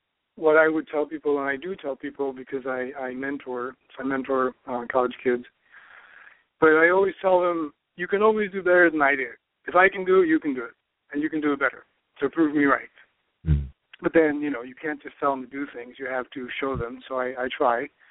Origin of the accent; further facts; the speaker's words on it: Philippines; born there; We're actually born in the Philippines, and we're mostly Filipino. We have Spanish and Chinese mix.